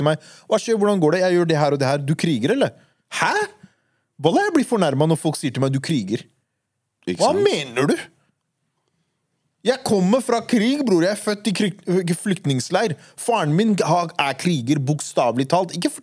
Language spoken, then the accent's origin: Norwegian; Oslo, Norway; Vi er fra Oslo.